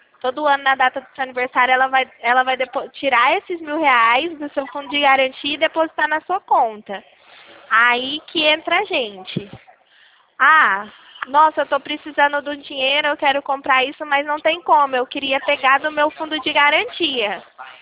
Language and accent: Portuguese; Rio Claro, São Paulo, Brazil; A gente é daqui de Rio Claro, São Paulo.